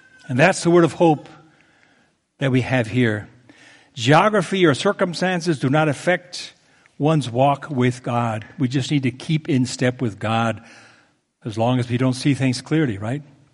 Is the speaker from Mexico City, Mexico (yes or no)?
yes; Mexico City, Mexico; also born or lived in United States; I grew up in Mexico City, and my parents were missionaries there. I went there when I was 1 year old.